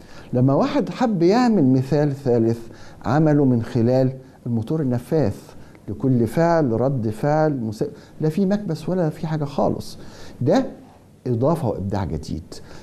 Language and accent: Arabic; Egypt; لا أدري إذا كان جو الحلقات الديني يسمح بنكتة، وإحنا كمصريين يعني تخدم الفكرة